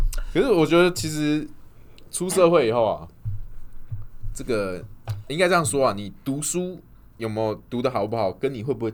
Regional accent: Taiwan; 我台湾人呢，为什么要知道这个？

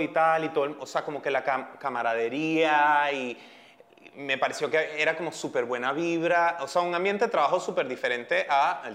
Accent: Caracas, Capital District, Venezuela; Yo soy de Caracas.

